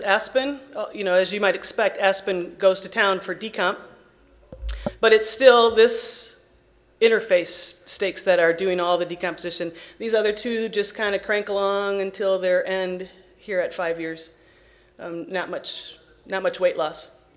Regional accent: Idaho, United States; So I'm sure Mark mentioned that I was from Idaho. And they really are. I mean, potatoes are just huge in Idaho.

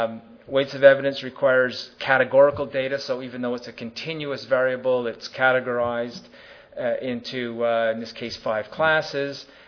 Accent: Canada; We used, being Canadian, we had to use a few Bob McMillan techniques

